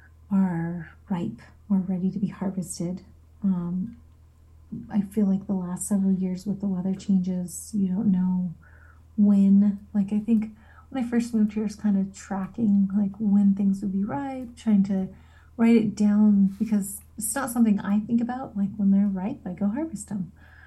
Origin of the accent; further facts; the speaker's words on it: Yakutat, Alaska, United States; Growing up in Yakutat, we had cranberries.